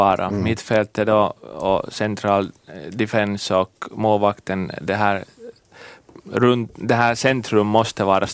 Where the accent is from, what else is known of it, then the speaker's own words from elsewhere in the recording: Finland; 26 år redan så. Jag är en finländare